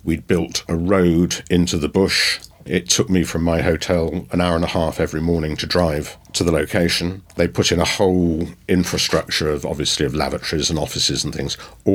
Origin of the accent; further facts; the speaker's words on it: Chichester, South East England, United Kingdom; And I was born and bred in Chichester, which is a cathedral city again, like St Albans.